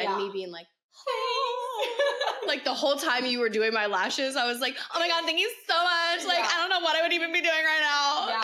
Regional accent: Seattle, Washington, United States; So, literally 20 years old. I'm from Seattle, Washington. 20 years old.

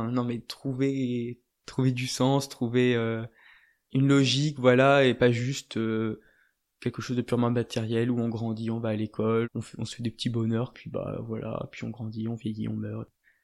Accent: France; Je suis français, d'origine française, et évidemment, il y a un côté, il y a un background un peu catholique, mais finalement qui était très très très peu présent à la maison. Mes parents étaient expatriés, du coup on a vécu dans pas mal de pays

